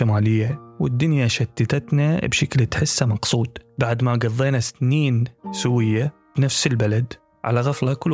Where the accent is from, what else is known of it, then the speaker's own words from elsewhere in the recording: Iraq; أعتقد كوني شخص عراقي مولود مغترب كان هذا مصير معظم الناس اللي عرفتهم بأول حياتي